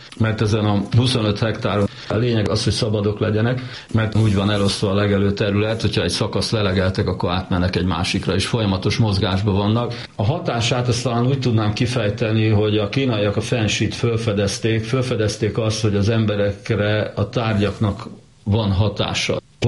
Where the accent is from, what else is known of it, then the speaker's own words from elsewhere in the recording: Hungary; born there; ezzel a lelki beállítottsággal én ide születtem Magyarországra, mert mindaz, amivel én itt találkoztunk, különösen az őstörténet, az számomra mintha ismerős lett volna. Tudja, én 1960-ban születtem